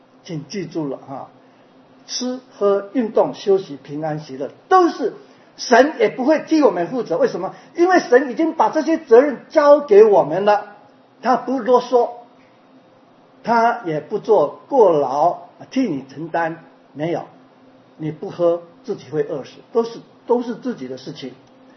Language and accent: Chinese; China; now in United States; 我们中国人就是最会忍耐、最会生存的民族，就是中国人。我们这些人来到美国